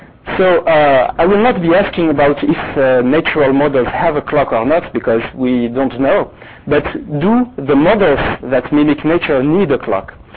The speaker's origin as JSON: {"language": "English", "country": "France", "said": "So this is just to say that it's maybe because I come from France, I want to resist to the American influence"}